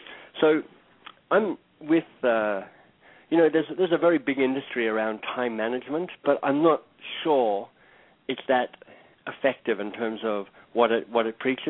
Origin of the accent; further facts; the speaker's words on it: Australia; also born or lived in Boston / London; now in Toronto, Canada; I am based in Toronto, Canada, although I got there via time in Boston, time in London and other places in the UK, and I'm originally from Australia.